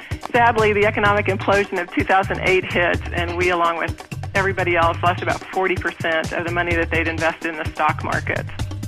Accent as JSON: {"language": "English", "town": "Santa Rosa Valley", "region": "California", "country": "United States", "said": "I'm from Santa Rosa Valley, California."}